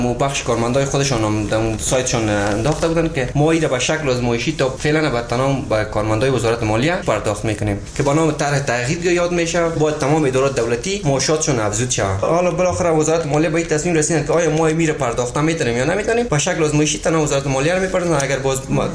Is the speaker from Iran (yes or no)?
no; Afghanistan; ما مردم افغانستان از مطالعه رو گشتاندیم،